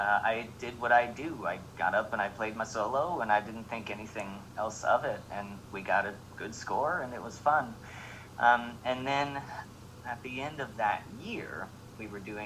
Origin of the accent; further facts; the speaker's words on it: Brownsburg, Indiana, United States; Cool. Yeah, so I grew up in Brownsburg, Indiana, which is actually where I live now.